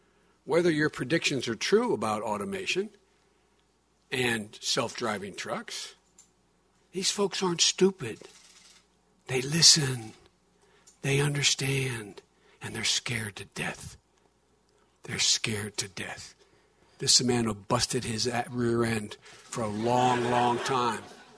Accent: Claymont, Delaware, United States; I was home with a guy I grew up with in Claymont, Delaware, a little steel town.

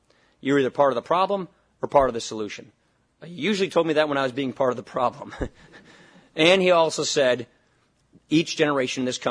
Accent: Wisconsin, United States; I come from Wisconsin. A lot of these ideas came from Wisconsin to begin with.

